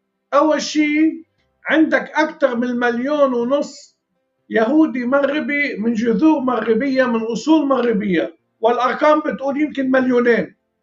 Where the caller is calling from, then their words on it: Riyadh, Riyadh Province, Saudi Arabia; كنت هلأ أنا عم بحكيك من الرياض